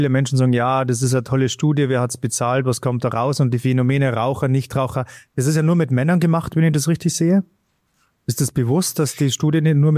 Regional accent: Bavaria, Germany; accent: Bavarian; mein bayerischer Dialekt

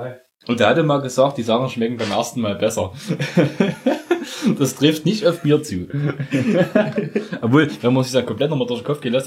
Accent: Saxony, Germany; wir kommen aus der Zone aus Sachsen.

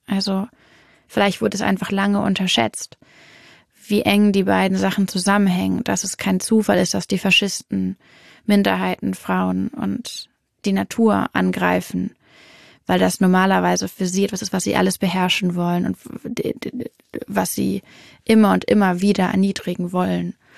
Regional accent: Hamburg, Germany; Natürlich, bin ja auch Hamburgerin.

